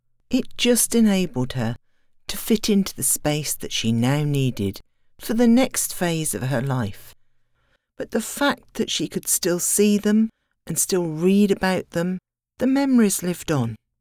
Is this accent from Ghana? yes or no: no; United Kingdom; moved away; United Kingdom to help my parents clear out their home. When I was growing up, there was a street in my hometown that every shop was an antique dealer.